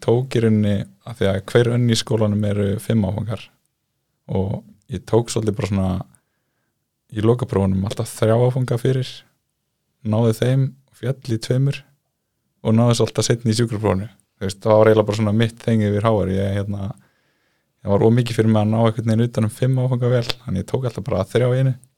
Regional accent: Garðabær, Capital Region, Iceland; ég hérna alveg upp í Garabænum. Ég sem sagt hérna var í Garaskóla og fer þaðan yfir í Flensborg.

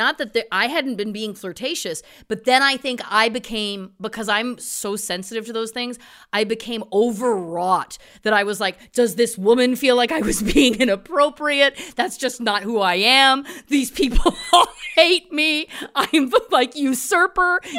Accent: Ontario, Canada; Yes, I grew up outside of Toronto

